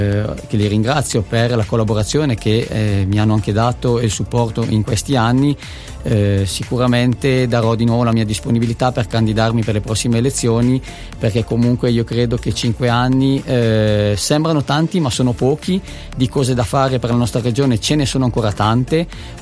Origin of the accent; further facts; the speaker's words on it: Champdepraz, Aosta Valley, Italy; che è proprio nel mio paese, cioè il comune di Chant-de-Prat